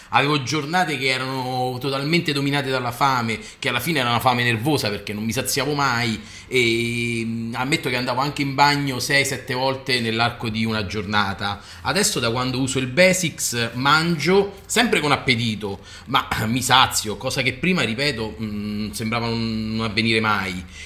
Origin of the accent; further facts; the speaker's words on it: Frosinone, Lazio, Italy; ho 42 anni e sono di Frosinone.